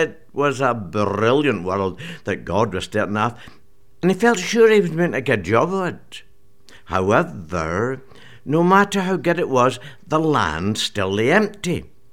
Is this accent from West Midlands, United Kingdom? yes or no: no; Glasgow, Scotland, United Kingdom; although I was born in Glasgow and I'm proud to be a Glaswegian.